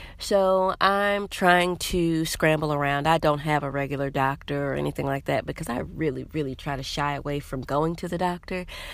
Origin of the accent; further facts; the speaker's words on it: Wisconsin, United States; also born or lived in Tennessee; I grew up with my mother's mother after my parents got divorced in 88. We moved from Tennessee to Wisconsin, and my mother's parents, we lived with them for about 2 years